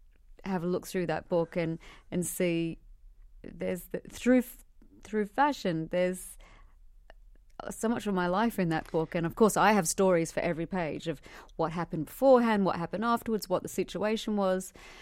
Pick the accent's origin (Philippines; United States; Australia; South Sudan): Australia; Melbourne, Victoria; We actually did an exhibition in my hometown, Melbourne, at the Performing Arts Museum there.